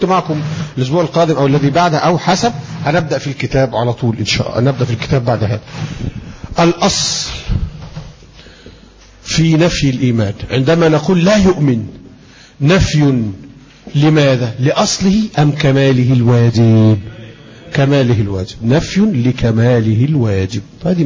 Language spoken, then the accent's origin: Arabic; Egypt; عندنا في مصر